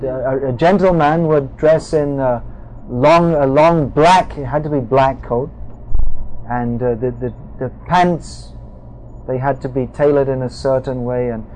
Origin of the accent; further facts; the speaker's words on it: England, United Kingdom; I come from England, and it's different English.